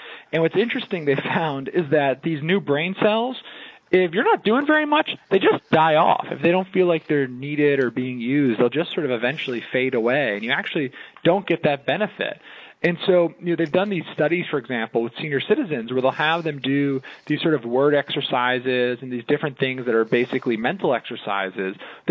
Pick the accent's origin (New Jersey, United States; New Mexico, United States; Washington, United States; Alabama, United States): New Jersey, United States; I'm from New Jersey, I get kind of frustrated